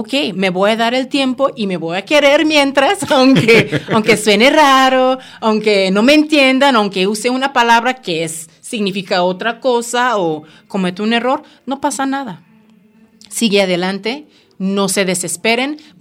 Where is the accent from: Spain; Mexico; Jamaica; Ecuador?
Jamaica; accent: Jamaican; yo soy de Jamaica, entonces ajá. mi acento jamaiquino es... Pues sonaría un poco raro para personas que no están familiarizados con ese acento.